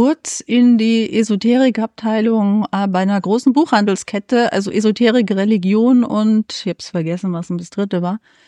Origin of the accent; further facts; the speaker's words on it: Dachau, Bavaria, Germany; wenn ich aus meiner Heimatstadt ist Dachau, wenn ich aus Dachau komme